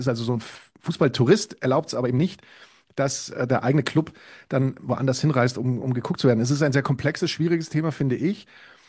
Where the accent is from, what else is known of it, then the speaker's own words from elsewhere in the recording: Spain; Allerdings als Spanier habe ich natürlich das Recht zu sagen